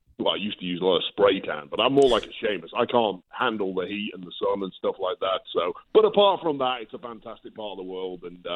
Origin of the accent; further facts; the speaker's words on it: England, United Kingdom; now in Los Angeles, United States; I mean, I'm an Englishman. I like the cold. I like the rain. I moved out here with the girlfriend